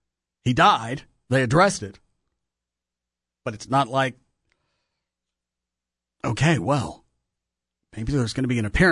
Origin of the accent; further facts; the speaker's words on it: Dallas, Texas, United States; born there; I was born in Dallas. I think I got this.